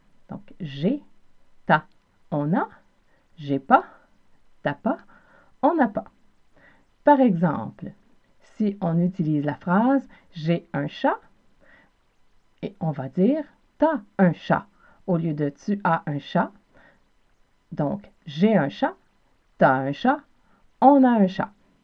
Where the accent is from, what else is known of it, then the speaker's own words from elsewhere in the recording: Quebec, Canada; accent: Quebec; parce que je viens de la rive sud de Montréal, je ne peux pas vraiment considérer que mon accent représente l'ensemble des accents du pays.